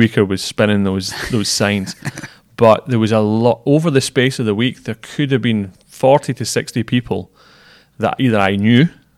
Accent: Scotland, United Kingdom; I'm Scottish, so I wouldn't waste it.

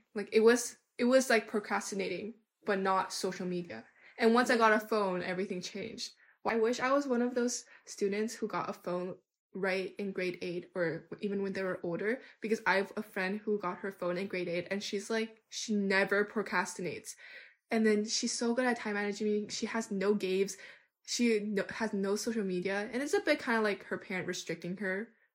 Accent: Canada; I grew up in Canada.

